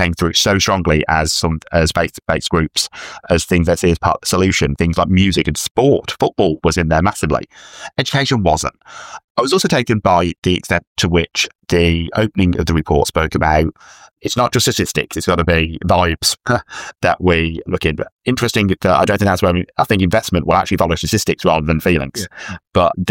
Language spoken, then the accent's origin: English; Longbridge, West Midlands, United Kingdom; because I come from Longbridge, where the car factory closed, and I had exactly the same thing.